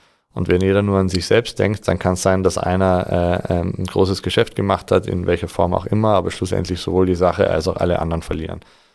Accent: Austria; ich bin ja Österreicher, man hört

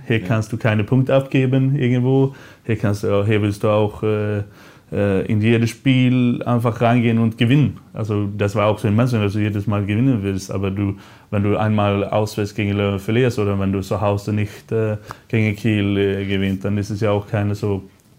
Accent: Sweden; German is a second language; obwohl es einfach als Schwede, es gibt viele Wörter und viele Sachen, die du einfach verstehst.

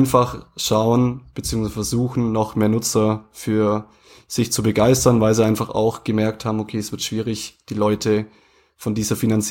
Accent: Swabia, Germany; Ich bin Schwabe.

